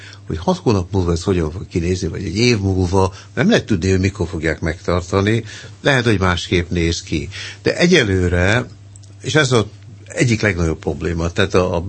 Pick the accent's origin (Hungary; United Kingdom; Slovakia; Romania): United Kingdom; Scotland; Hozzáfenném, hogy én Skóciában nőttem föl, tehát én megértem a skót akcentusokat.